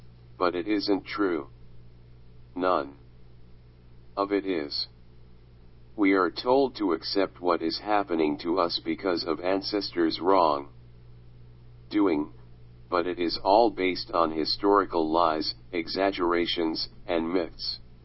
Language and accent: English; United States; As an American, we are taught to accept living in the melting pot